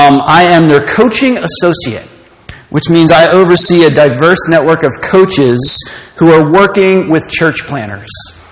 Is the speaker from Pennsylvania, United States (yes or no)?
yes; Pittsburgh, Pennsylvania, United States; So I was born and raised in Pittsburgh. This is my home. I love it here.